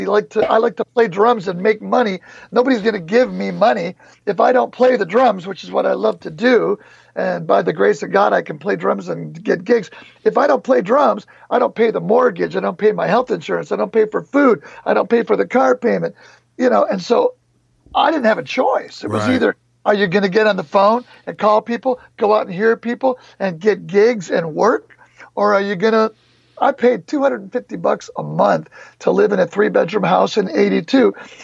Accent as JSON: {"language": "English", "town": "Detroit", "region": "Michigan", "country": "United States", "lives_now": "Los Angeles, United States", "said": "I'm from Detroit, where it snows all the time, and it rains all the time."}